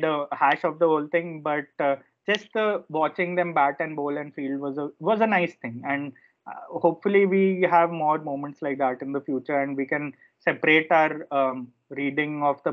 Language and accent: English; India; as an Indian cricket fan, if you grew up through the 90s like I did